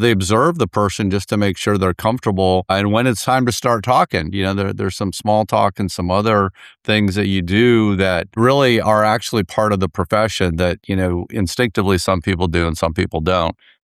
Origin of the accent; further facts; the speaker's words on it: Florida, United States; I'm born and raised in Florida.